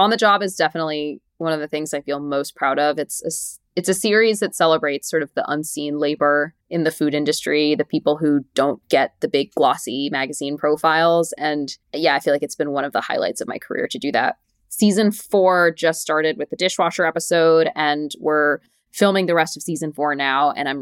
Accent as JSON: {"language": "English", "town": "Houston", "region": "Texas", "country": "United States", "tie": "born or raised there", "said": "I would love to write about this Mitai shop that I grew up going to in Houston."}